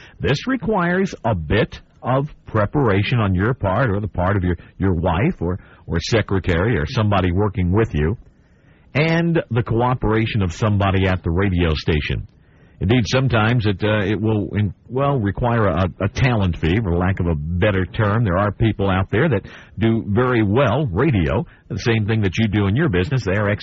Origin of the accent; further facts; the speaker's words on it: Owensboro, Kentucky, United States; We've done just that in my hometown of Owensboro, Kentucky